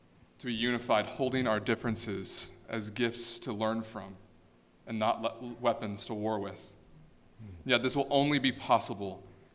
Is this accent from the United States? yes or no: yes; Indianapolis, Indiana, United States; my wife, Lindsay, and I'm from Indianapolis, Indiana.